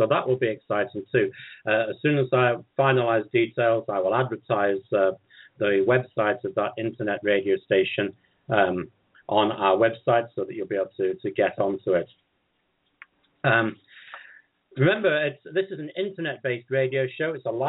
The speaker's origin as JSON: {"language": "English", "town": "Manchester", "region": "North West England", "country": "United Kingdom", "tie": "born there", "said": "I was born in Manchester in the north of England 27 years ago."}